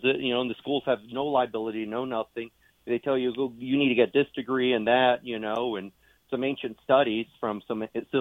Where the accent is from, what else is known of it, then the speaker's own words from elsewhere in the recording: Gardnerville, Nevada, United States; I'm from Gardnerville.